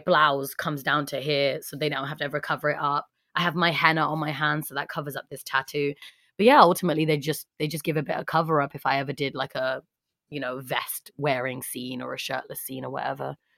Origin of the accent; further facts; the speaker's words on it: Hackney, London, United Kingdom; I'm from Hackney.